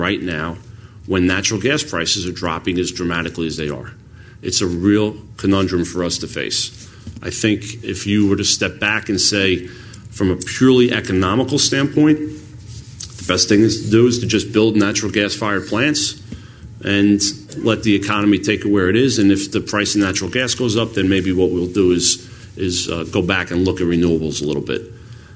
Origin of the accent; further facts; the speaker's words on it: New Jersey, United States; you need to know that I'm from North Jersey, one town away from New York State.